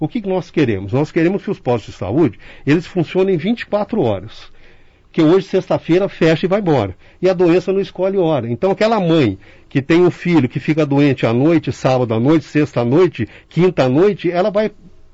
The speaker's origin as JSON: {"language": "Portuguese", "town": "Capivari", "region": "São Paulo", "country": "Brazil", "said": "eu sou de Capivari. Entrei no Exército aqui na Escola Preparatória de Cadetes aos 16 anos."}